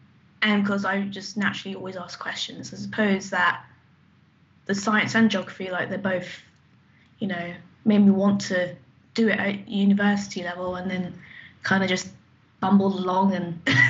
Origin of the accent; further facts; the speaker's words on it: Milton Keynes, South East England, United Kingdom; also born or lived in Luton; I was born in Luton and raised in Milton Keynes in the UK.